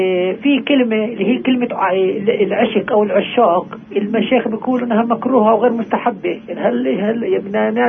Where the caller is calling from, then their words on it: Nablus, West Bank, Palestine; منطقة نابلس